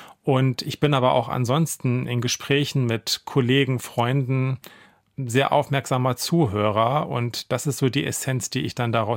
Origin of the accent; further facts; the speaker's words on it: Braunschweig, Lower Saxony, Germany; Ich bin in der Nähe der Oker aufgewachsen und die zieht sich ja einmal um das ganze Stadtgebiet herum.